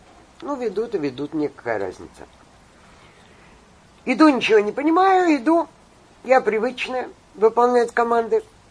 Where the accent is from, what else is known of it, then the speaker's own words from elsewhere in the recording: Baku, Azerbaijan; Однажды к нам приехал турок-подрядчик, а я же из Баку.